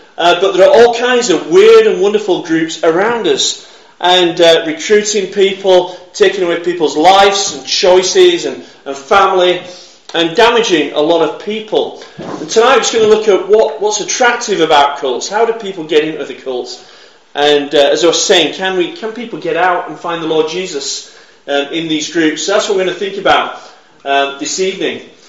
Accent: Bradford, Yorkshire and the Humber, United Kingdom; I'm from Bradford, as you've already heard.

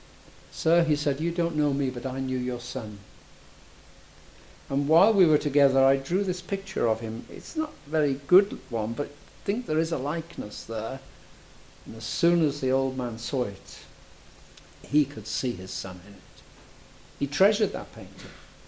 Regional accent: Liverpool, North West England, United Kingdom; I was brought up in Arminianism, I have to confess to you, and in Liverpool, Little Mission Hall

